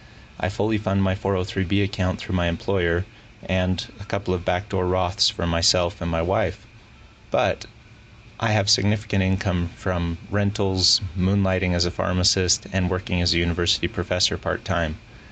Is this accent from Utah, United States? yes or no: yes; Utah, United States; I'm a pharmacist from Southern Utah.